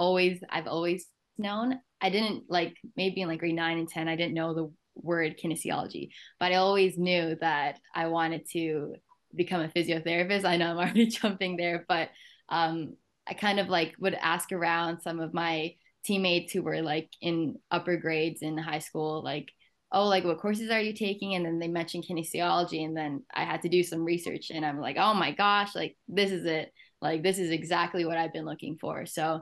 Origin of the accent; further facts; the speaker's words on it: Markham, Ontario, Canada; Before that, I'm from Markham.